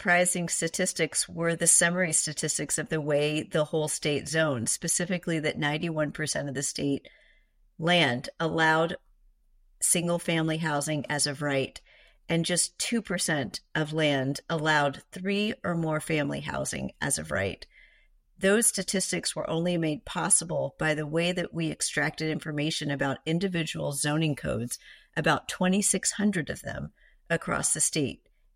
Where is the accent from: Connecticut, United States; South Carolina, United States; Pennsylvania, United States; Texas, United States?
Texas, United States; Houston; I grew up in Houston, Texas, which many people say is the largest city in the country without zoning.